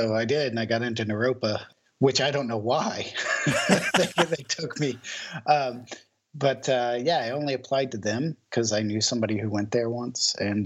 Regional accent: Louisville, Kentucky, United States; when I did my undergrad in my hometown, Louisville

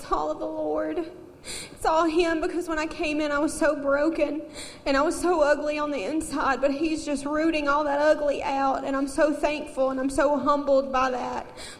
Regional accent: Mississippi, United States; now in Michigan, United States; I'm 26 years old, and as you can tell, I'm not from Michigan. I'm from Mississippi.

